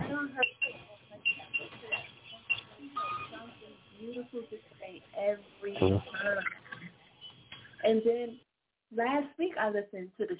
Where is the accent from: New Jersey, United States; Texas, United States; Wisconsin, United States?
New Jersey, United States; Hoboken; I'm born and raised. I live in Hoboken. Born and raised.